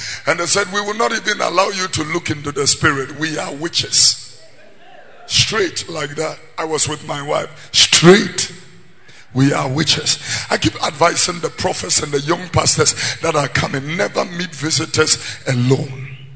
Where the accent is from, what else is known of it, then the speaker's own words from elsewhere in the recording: Ghana; I'm a black man. I am a Ghanaian. And I am a Kweu. And I am a Gar.